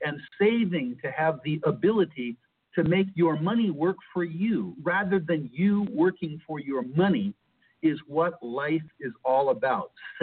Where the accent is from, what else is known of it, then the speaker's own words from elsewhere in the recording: United States; culturally, I'm American, an old style American, the type of American that believes in things like the Bill of Rights and individual initiatives.